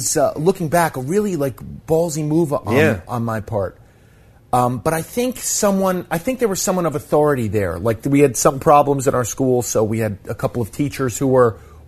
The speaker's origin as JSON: {"language": "English", "town": "Manhattan", "region": "New York", "country": "United States", "tie": "born or raised there", "said": "No, I grew up in Manhattan."}